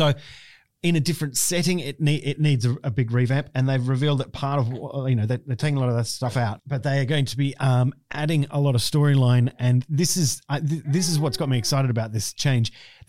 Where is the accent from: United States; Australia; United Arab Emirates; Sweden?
Australia; Being an Aussie, as soon as I pipe up, I'm a target.